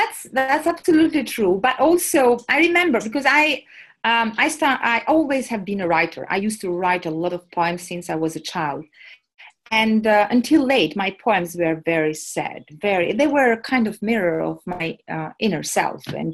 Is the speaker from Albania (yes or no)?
yes; Albania; I created a big movement in Albania, because I'm from Albania.